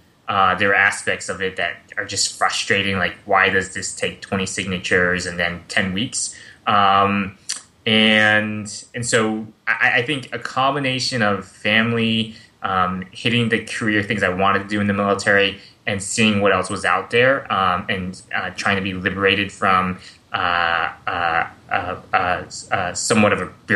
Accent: Tallahassee, Florida, United States; Born and raised in Tallahassee, went to West Point in 2000 before 9/11.

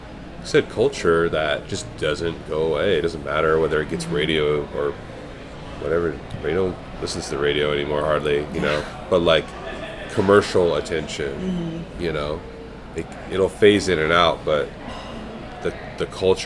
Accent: California, United States; I told you earlier, I'm from Orange County.

